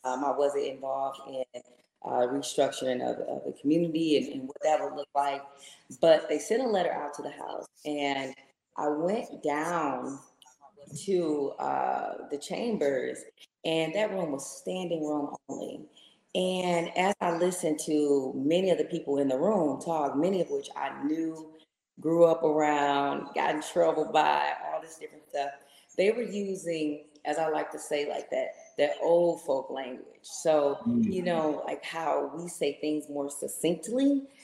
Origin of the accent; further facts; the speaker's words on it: Muskegon, Michigan, United States; also born or lived in Kalamazoo; born and raised in Muskegon.